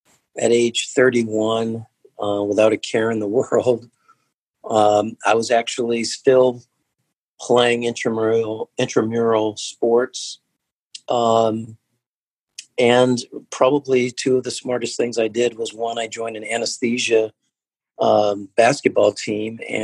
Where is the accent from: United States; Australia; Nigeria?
United States; Los Angeles, California; I wanted to come back to the town where I grew up in Los Angeles, and I wanted to be the team doctor for the Los Angeles Lakers.